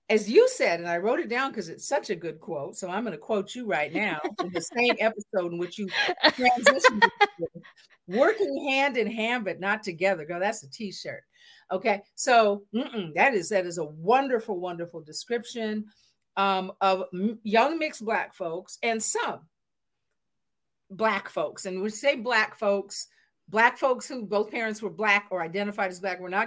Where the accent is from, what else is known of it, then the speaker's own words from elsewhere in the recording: Seattle, Washington, United States; And again, you know, for context, I'm born in the Pacific Northwest. I'm from Seattle, but my Black dad and my Jewish mom, Jews were not white at that time, caveat, were from the North and married in Seattle